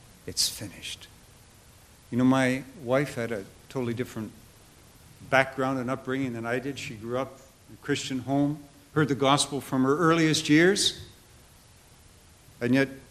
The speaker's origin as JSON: {"language": "English", "country": "Canada", "tie": "born or raised there", "said": "I grew up in Canada. I was going to school in Toronto"}